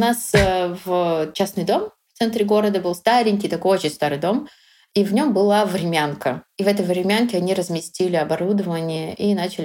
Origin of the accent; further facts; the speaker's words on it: Kyrgyzstan; now in Moscow, Russia; Мои родители и я, мы родились в Кыргызстане, в Советской Киргизии, и выросли там. И в 2013 году мы переехали в Москву вместе с моими родителями.